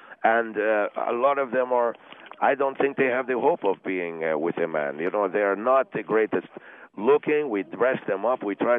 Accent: Argentina; I come from Argentina, originally.

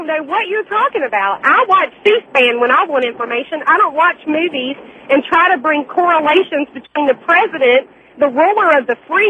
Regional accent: the South, United States; accent: southern; Because I have a southern accent

